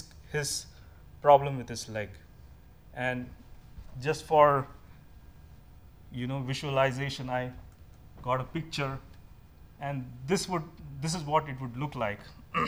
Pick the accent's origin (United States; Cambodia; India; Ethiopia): India; English is a second language; I grew up in India, in an island like 700 miles south of India.